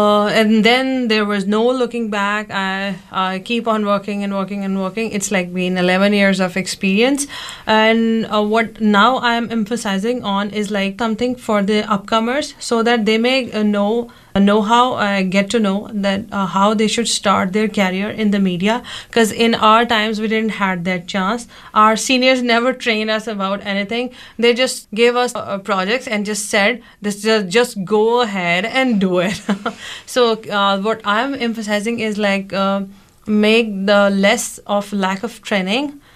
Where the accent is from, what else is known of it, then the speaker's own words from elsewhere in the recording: Punjab, Pakistan; I'm from Punjab, the biggest state of Pakistan, and I'm currently living in Lahore, that is the capital of Punjab.